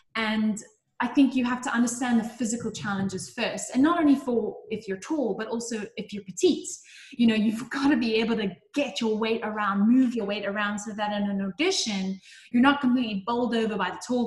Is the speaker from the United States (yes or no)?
no; South Africa; all of the companies I've worked for, I've been the first South African